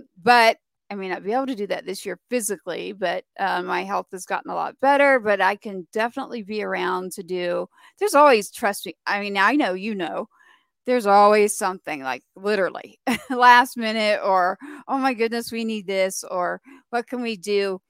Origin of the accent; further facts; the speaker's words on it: Nashville, Tennessee, United States; now in Texas, United States; I am actually from Nashville too. So, yeah, I'm not kidding. Right out of Nashville. So I spend half my year there and the other half here in Texas.